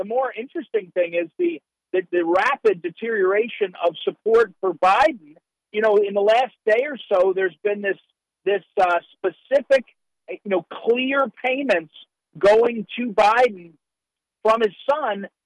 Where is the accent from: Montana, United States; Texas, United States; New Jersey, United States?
New Jersey, United States; I mean, spoken as a guy who was born and raised in New Jersey.